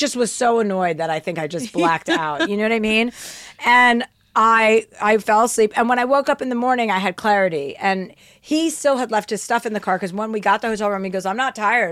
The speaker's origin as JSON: {"language": "English", "region": "New Jersey", "country": "United States", "tie": "born or raised there", "said": "I wasn't allowed to go to Harlem growing up in New Jersey."}